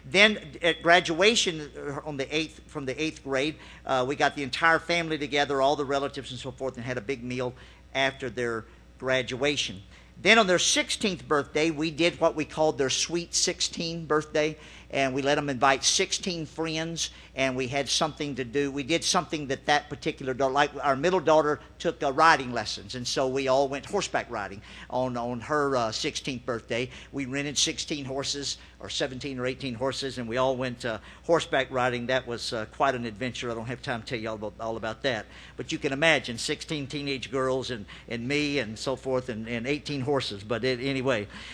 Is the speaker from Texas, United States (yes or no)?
no; Louisiana, United States; I grew up in Louisiana